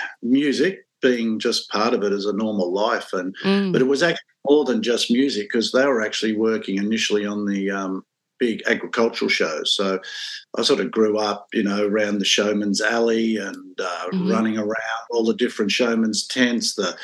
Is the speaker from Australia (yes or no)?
yes; Rockhampton, Queensland, Australia; born there; I was born in Rockhampton in Queensland while my parents … were on tour.